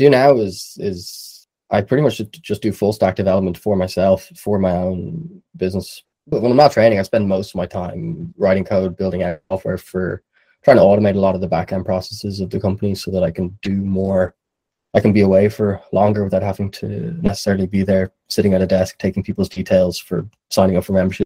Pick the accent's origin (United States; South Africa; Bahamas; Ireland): Ireland; born or raised there